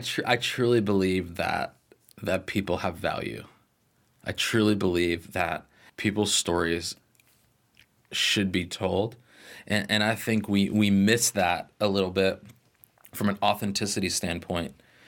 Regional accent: Florida, United States; And growing up in South Florida, I've seen hurricane devastation.

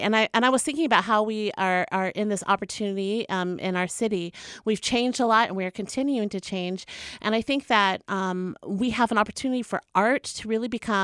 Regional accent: Oklahoma, United States; I am not a Coast Salish person. I am from the Pawnee Nation of Oklahoma

